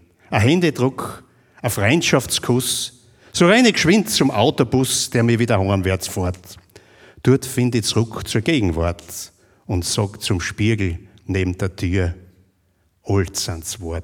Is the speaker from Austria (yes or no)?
yes; St. Johann am Tauern, Styria, Austria; now in Stainz, Austria; Weil dort bin ich aufgewachsen und in die Volksschule gegangen. Mit 14 Jahren dann nach Steins übersiedelt Und jetzt habe ich 57 Jahre Weststeirisch gelernt